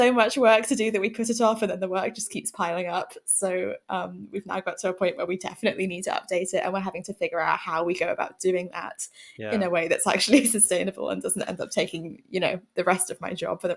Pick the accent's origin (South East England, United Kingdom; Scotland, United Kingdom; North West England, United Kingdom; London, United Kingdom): South East England, United Kingdom; Reading; also born or lived in Exeter; now in Oxford, United Kingdom; I grew up in Reading, which is about a 45-minute drive away. So that's where my parents are.